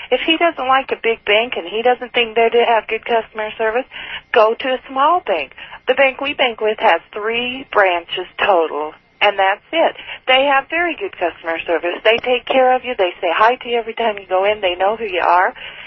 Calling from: Layton, Utah, United States; from Layton, Utah.

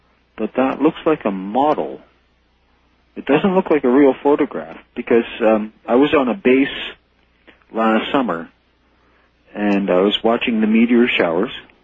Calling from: Oshawa, Ontario, Canada; I'm calling from Oshawa, Ontario, Canada.

